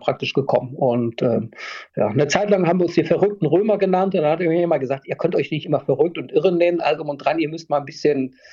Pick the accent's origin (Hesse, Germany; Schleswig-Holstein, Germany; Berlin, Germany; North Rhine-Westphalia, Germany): North Rhine-Westphalia, Germany; Düsseldorf; Köln vermeide ich natürlich als Düsseldorfer.